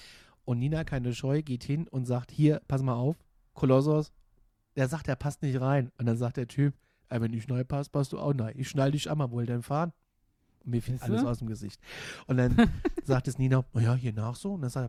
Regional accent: Gudensberg, Hesse, Germany; Also das Ding ist, Gudensberg bei Kassel, da wo ich herkomme

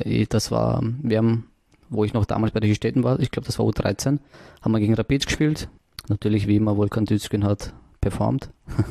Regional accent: Vienna, Austria; Dann bin ich zu Hierstetten gekommen, also umgesiedelt. Da hat es dann begonnen, eigentlich mein ganzes Leben dort aufzubauen. Meine ganze Kindheit habe ich sozusagen im 22. Verbracht.

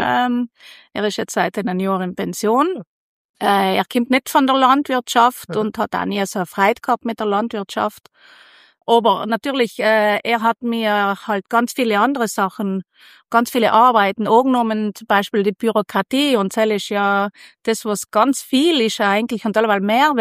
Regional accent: Lana, Trentino-Alto Adige, Italy; ich komme aus Lana, bin seine Bäuerin auf dem Goldbichelhof, ich bin verheiratet, habe 3 Kinder und bin 55 Jahre alt bald

